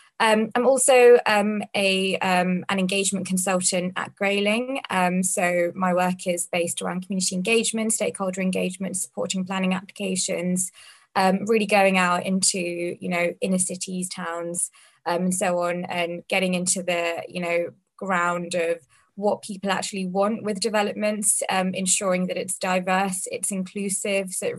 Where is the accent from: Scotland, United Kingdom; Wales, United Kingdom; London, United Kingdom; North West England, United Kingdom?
London, United Kingdom; Harrow; born and bred in Harrow, went to school here. So went to a comprehensive school, and then I went to a grammar school for my A-levels in Watford.